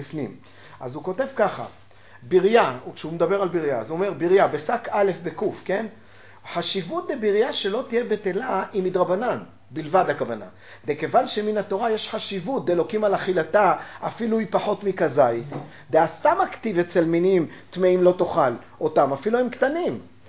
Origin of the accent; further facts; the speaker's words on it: Gan Yavne, Central District, Israel; כשאני גרתי בגן יבנה במקומה כשהיינו ילדים, אז מכרו ביצים במשקל.